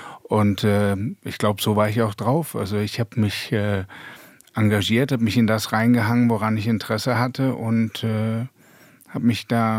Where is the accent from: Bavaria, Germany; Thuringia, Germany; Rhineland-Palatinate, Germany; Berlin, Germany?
Berlin, Germany; Ich bin eben in Ostberlin groß geworden und habe immer Westradio gehört.